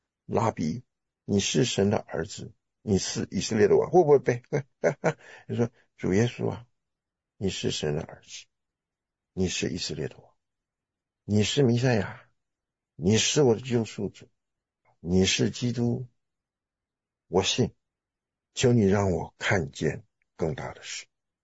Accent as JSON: {"language": "Chinese", "country": "China", "said": "是我们从中国来从来没想过这种事情。"}